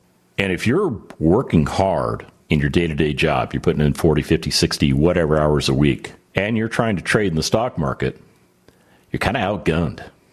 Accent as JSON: {"language": "English", "town": "Las Vegas", "region": "Nevada", "country": "United States", "tie": "born or raised there", "said": "Having grown up in Las Vegas, Nevada, I am very well aware of what gambling is."}